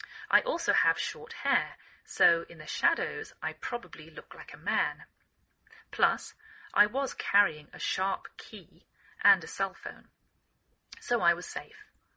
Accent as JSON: {"language": "English", "region": "England", "country": "United Kingdom", "lives_now": "United States"}